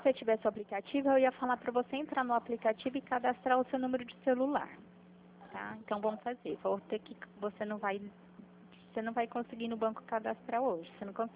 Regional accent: Pirassununga, São Paulo, Brazil; sou de Pirassununga.

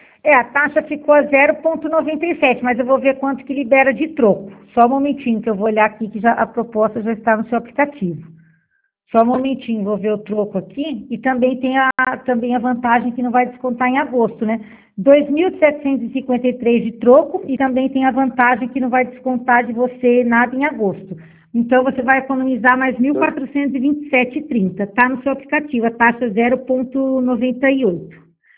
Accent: Jaguariúna, São Paulo, Brazil; Ah, nós somos de Jaguariúna

